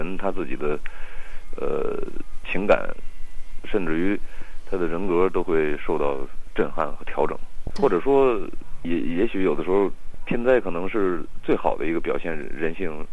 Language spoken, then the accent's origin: Chinese; China; 我相信我们中国人的这个理解力，对社会事件的理解力